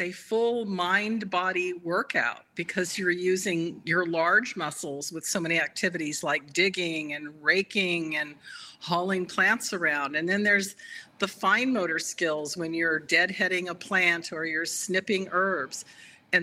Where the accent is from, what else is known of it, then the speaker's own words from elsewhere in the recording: California, United States; also born or lived in Memphis, Tennessee / Kansas / Illinois / England; now in Minnesota, United States; I grew up in California, and then following my husband's career, been in Memphis, Tennessee, Kansas twice, Illinois twice, Iowa for a very brief time, over to England, and then back in the past 12 years in Minnesota.